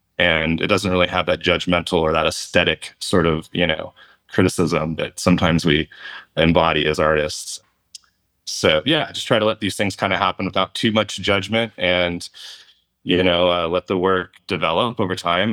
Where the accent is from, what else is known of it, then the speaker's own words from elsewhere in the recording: California, United States; born there; And I was born in California, and I sort of made my way to the ocean essentially and lived along the coast.